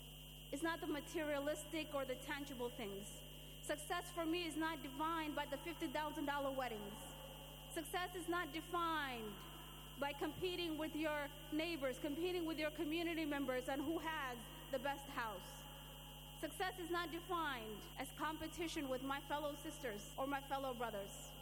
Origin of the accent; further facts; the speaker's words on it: Somalia; Or what's going on in my home country of Somalia?